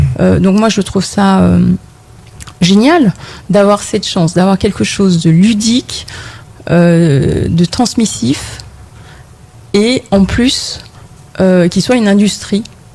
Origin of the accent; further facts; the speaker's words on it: Regina, Saskatchewan, Canada; J'ai grandi à Regina, même si je suis partie revenue, je continue de revenir inlassablement